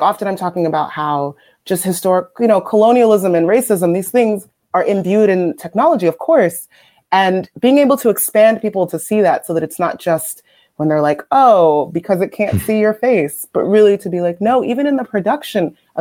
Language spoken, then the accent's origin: English; Nigeria; I'm Nigerian, so thinking about that.